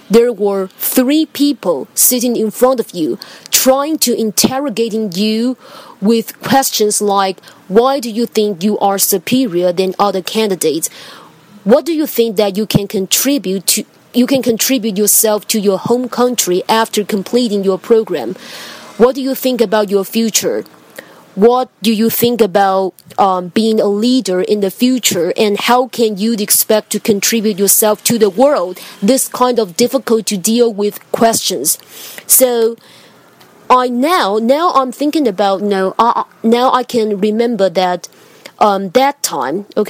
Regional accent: Taiwan; English is a second language; I come from Taiwan.

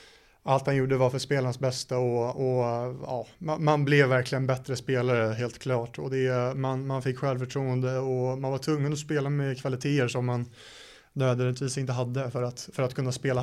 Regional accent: Stockholm, Stockholm County, Sweden; det är en toppklubb i Sverige, och det är i Stockholm där jag är ifrån

